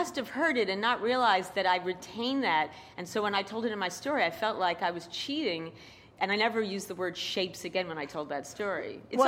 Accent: Queens, New York, United States; So I grew up in Queens, I studied...

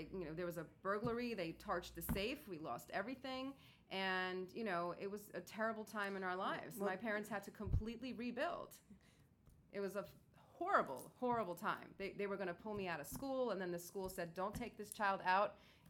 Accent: Bronx, New York, United States; I grew up

